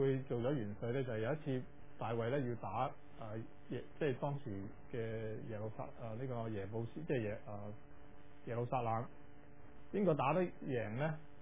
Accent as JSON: {"language": "Cantonese", "country": "Hong Kong", "said": "即系我哋香港人系人哋教"}